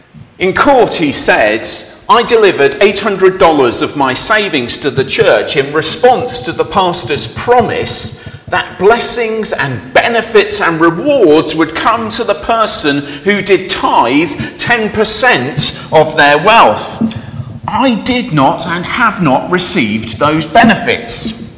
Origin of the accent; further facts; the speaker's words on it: United Kingdom; The first being British, and on the whole, we don't like talking about money that much.